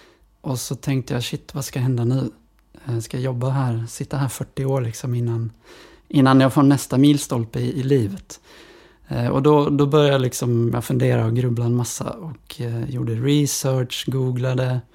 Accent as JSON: {"language": "Swedish", "town": "Västerås", "region": "Västmanland County", "country": "Sweden", "tie": "born or raised there", "said": "de bodde i Skåne då när jag växte upp i Västerås."}